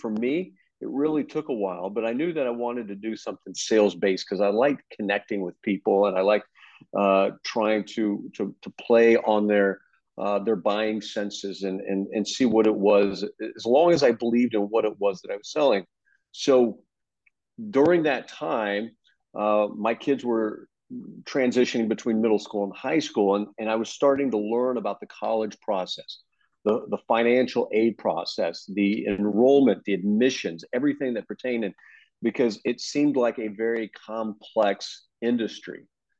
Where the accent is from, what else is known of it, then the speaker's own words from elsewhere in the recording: Texas, United States; To give you a little bit of information about myself, I grew up in Texas. I went to Texas Tech University, where I co-majored in journalism and history.